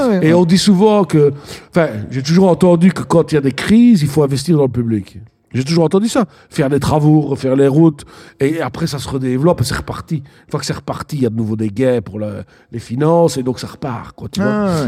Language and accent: French; Liège, Wallonia, Belgium; J'adore Liège, tu vois. Et j'adore aussi peut-être les autres villes. Ouais, c'est mais ça, on est liégeois.